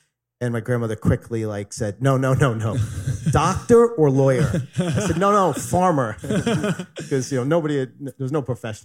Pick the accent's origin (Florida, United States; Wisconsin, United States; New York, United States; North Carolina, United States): New York, United States; Staten Island; So I grew up in Staten Island, as you said, you know, the first person in my family ever go to college.